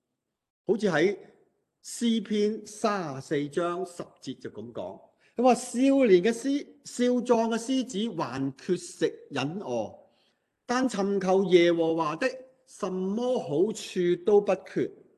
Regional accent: China; 我哋中国人唔知点解好多时就正正咧，样样嘢都系批评负面多

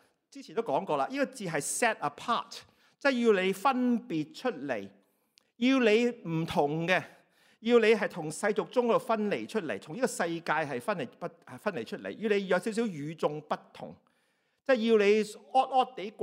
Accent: Hong Kong; 我哋香港人唔會咁講噶嘛

